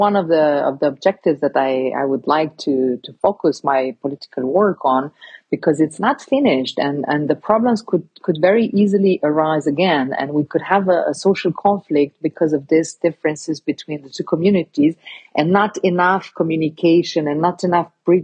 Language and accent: English; Romania; Because I come from Romania, mm-hmm. So in a lot of countries, including Romania, people think of politicians as corrupt.